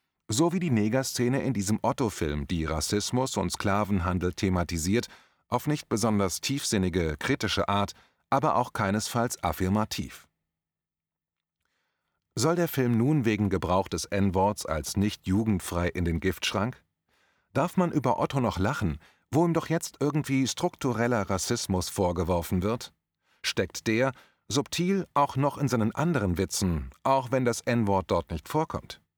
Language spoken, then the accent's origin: German; Limburg, Hesse, Germany; in meiner alten Heimatstadt Limburg